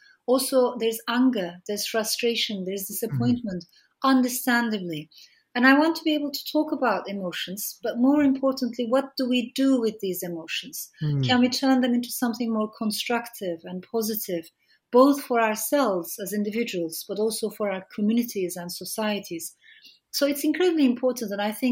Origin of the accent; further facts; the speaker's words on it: Turkey; I was raised partly by them or surrounded by them growing up in Turkey.